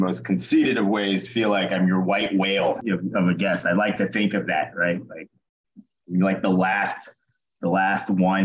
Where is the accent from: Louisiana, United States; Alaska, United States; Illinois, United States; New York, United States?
Louisiana, United States; Baton Rouge; I mean, I guess my family, I'm from Baton Rouge. My family had always sort of been politically adjacent.